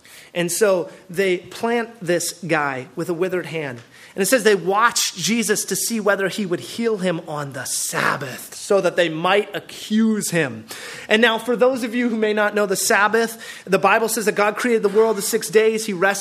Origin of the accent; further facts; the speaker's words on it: Portland, United States; I come from the Portland area, and man, it is church city, and we divide ourselves over the strangest things, right?